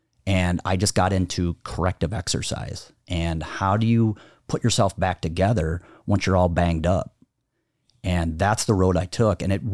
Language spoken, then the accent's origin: English; Iowa, United States; I was a wrestler. I'm from Iowa.